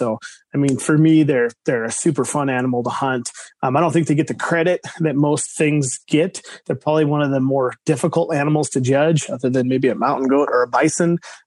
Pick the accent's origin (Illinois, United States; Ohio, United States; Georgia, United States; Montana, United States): Montana, United States; Montana, my home state, they give a lot of antelope tags.